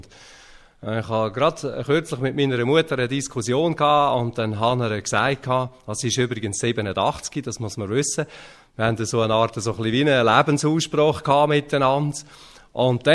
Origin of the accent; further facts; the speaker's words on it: Hitzkirch, Lucerne, Switzerland; also ich bin in Hitzkirch aufgewachsen, das ist im Kanton Luzern.